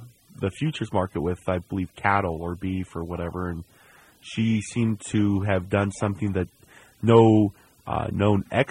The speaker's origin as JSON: {"language": "English", "region": "Texas", "country": "United States", "said": "I'm from Texas. Gotta love Texas."}